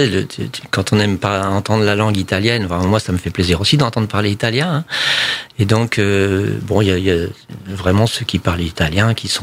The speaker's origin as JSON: {"language": "French", "town": "Dieppe", "region": "Normandy", "country": "France", "tie": "born there", "said": "Moi, je suis né à Arclabata, à Dieppe, tu vois"}